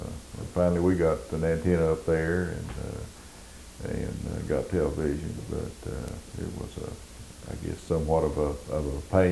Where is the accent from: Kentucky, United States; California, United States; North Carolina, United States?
Kentucky, United States; Hindman; Okay, well I grew up in Hindman, and my father was an attorney in Knott County.